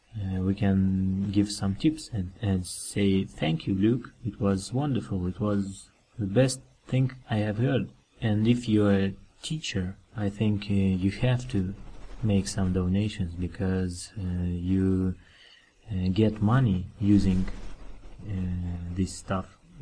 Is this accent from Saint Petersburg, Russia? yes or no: no; Moscow, Russia; English is a second language; from Moscow